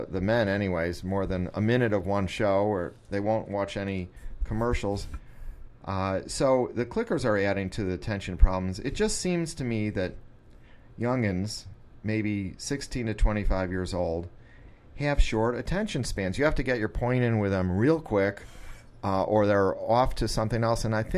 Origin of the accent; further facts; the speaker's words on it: Chicago, Illinois, United States; And I grew up around Chicago. We did the same thing.